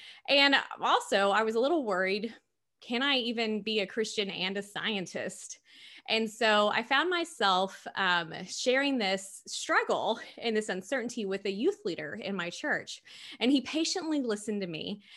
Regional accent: Tennessee, United States; But as I said, yeah, growing up in East Tennessee, my father, he was a hunter

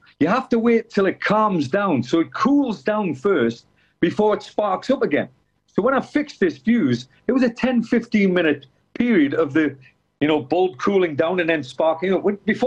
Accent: South Shields, North East England, United Kingdom; I was born and bred in South Shields.

